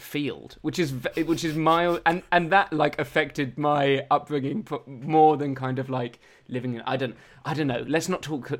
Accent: East of England, United Kingdom; now in London, United Kingdom; I'm not a Londoner, I'm an Essex boy, and I happen to live in East London now, but I guess I am a Londoner. I've lived here for like nearly 10 years.

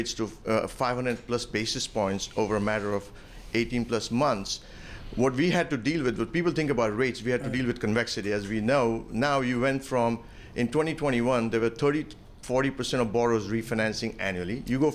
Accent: Mumbai, Maharashtra, India; now in Atlanta, United States; I'm from Mumbai, originally grew up in Mumbai, big city like New York. And if you think about where Atlanta was when I came in 1994

